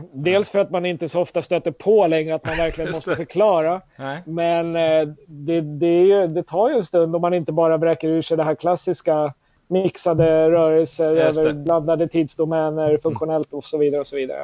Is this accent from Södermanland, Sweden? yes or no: no; Stockholm County, Sweden; från Roslagen. Skulle jag väl säga det första jag skulle säga då.